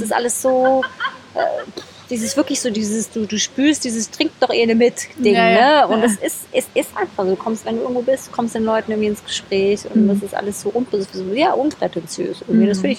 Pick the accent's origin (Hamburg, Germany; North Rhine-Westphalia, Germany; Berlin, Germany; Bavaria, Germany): Berlin, Germany; also born or lived in Rostock / Leipzig / Erfurt; Dann sind wir nach Berlin gezogen, nach Ost-Berlin. Dann habe ich in Prenzlauer Berg, Berlin gewohnt. Bin dann da auch eingeschult worden.